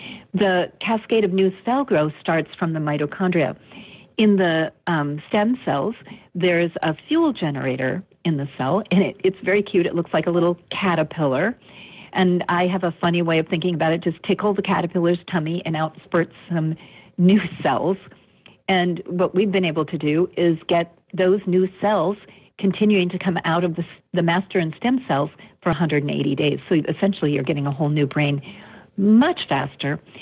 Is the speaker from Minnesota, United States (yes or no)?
yes; Minnesota, United States; born there; Beverly, I was born in Minnesota. You're my neighbor.